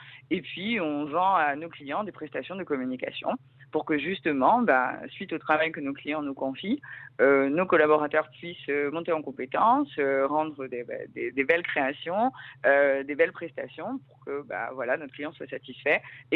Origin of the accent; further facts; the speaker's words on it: Corsica, France; je suis native de Corse.